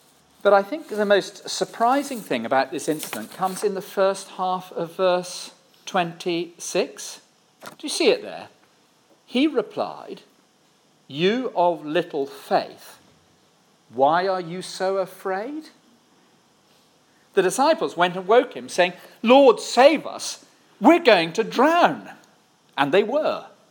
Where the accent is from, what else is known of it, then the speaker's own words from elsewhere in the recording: South West England, United Kingdom; I come from the West Country, down in Cornwall, and we go back there often.